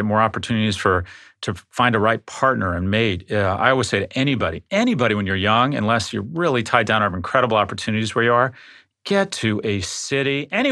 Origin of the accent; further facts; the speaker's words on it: Florida, United States; So in my home state, Florida, I've actually had some elected representatives reach out to me